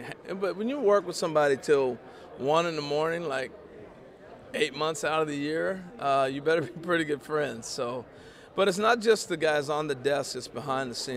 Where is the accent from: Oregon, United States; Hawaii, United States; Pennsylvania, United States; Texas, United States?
Oregon, United States; I grew up in Oregon. We didn't play a lot of hockey